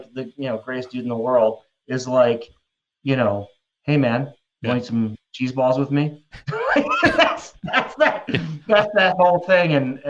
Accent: East Coast, United States; I grew up on the East Coast of the U.S., you know, grew up with the Soul.

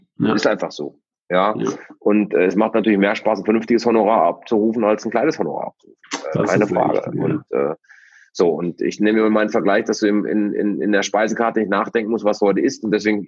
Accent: North Rhine-Westphalia, Germany; Wir sind im Ruhrgebiet groß geworden. Die Oma hatte so ein Zechenhaus, alle haben unter Tage gearbeitet.

